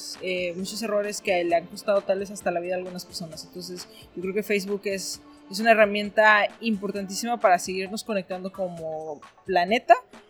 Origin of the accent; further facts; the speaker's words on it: Mexico; yo soy de México, soy una ingeniera.